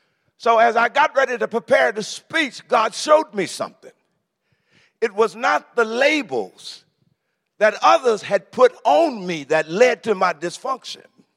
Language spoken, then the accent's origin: English; Coushatta, Louisiana, United States; So I grew up in Coushatta, Louisiana, but I grew up scarred terribly.